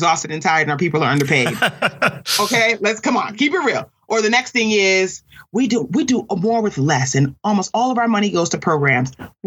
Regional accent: New York City, New York, United States; I grew up in New York City, in Queens, as it were, okay?

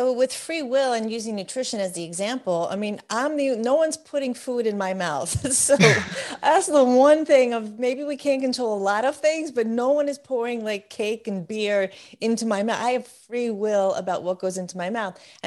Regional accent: New York, United States; now in Texas, United States; we grew up in New York, and I, you know, Italian, New York, Catholic, that's your culture.

